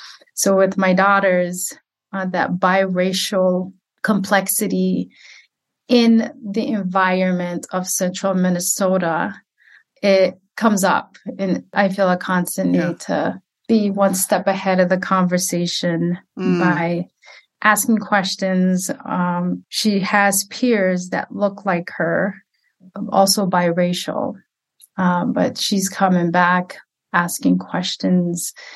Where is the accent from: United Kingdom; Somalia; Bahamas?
Somalia; now in St. Cloud, United States; I'm Somali American refugee, Somali Muslim American refugee.